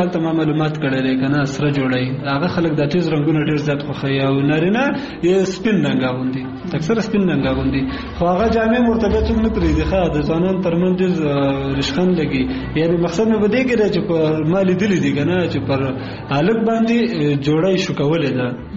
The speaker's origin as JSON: {"language": "Pashto", "region": "Kunar", "country": "Afghanistan", "said": "زه اصلا د کونړ ولایت اوسیدونکی یم"}